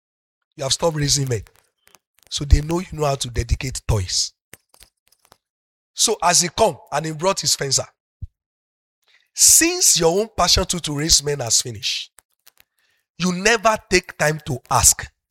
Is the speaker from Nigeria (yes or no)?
yes; Nigeria; first language Yoruba; English is a second language; excuse me sir I'm a Yoruba guy when the work has finished English will say it's play that remain abi but let me speak my mother language